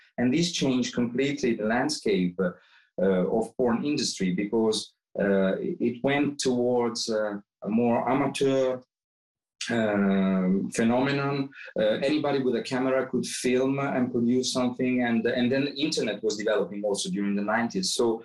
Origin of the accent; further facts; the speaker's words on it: Milan, Lombardy, Italy; moved away as an adult; now in Helsinki, Finland; I am from Milano, Italy, and I moved here to Helsinki only 13 years ago.